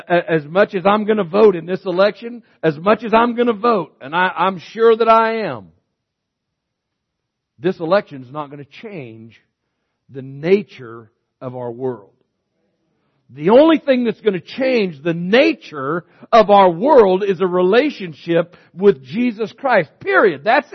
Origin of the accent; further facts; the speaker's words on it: Myrtle Creek, Oregon, United States; for Myrtle Creek, Oregon, my hometown, I'm believing God wants to do something great here.